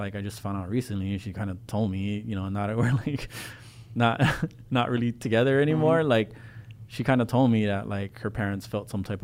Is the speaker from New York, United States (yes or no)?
no; Hawaii, United States; never been to the Philippines, so I feel like a fake ass Filipino, but like I get a pass because I'm from Hawaii.